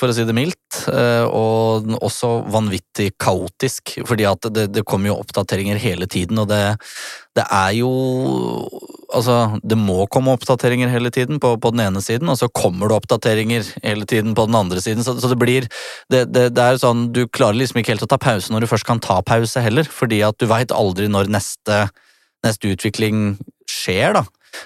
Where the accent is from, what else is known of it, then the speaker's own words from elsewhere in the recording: Krokstadelva, Buskerud, Norway; Altså, jeg er fra Krokstadelva, så vi vet jo å bruke ganske tunge uttrykk som ikke står i ordboka